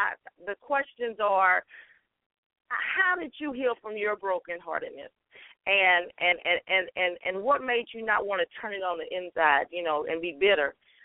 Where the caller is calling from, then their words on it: Texas, United States; I'm calling from Texas.